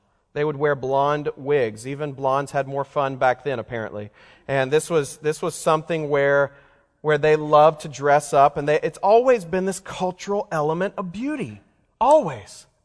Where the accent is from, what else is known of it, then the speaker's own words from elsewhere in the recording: Louisiana, United States; also born or lived in Texas; In fact, I grew up in the South, Louisiana and Texas, and they had a saying in the South.